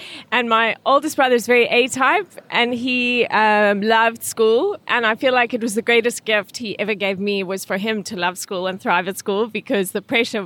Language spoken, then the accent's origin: English; South Africa; moved away; Immigrants to South Africa, and I grew up in South Africa. And I left in 2005 to work on yachts.